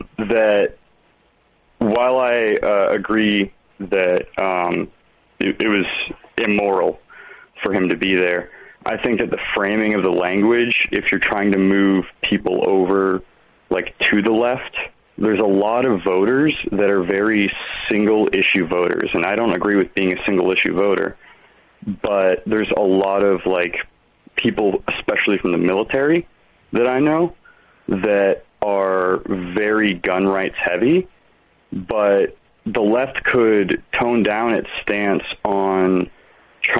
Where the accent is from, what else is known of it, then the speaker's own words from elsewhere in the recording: Florida, United States; I'm from Florida, the gunshine state, if you will.